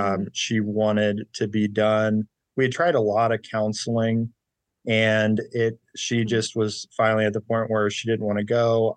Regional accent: Texas, United States; So I'm originally from Texas. So I'm 41 now.

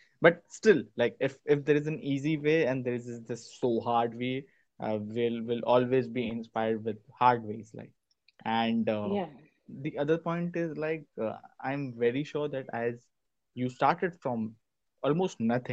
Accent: Ahmedabad, Gujarat, India; if we'll say like I'm from Ahmedabad

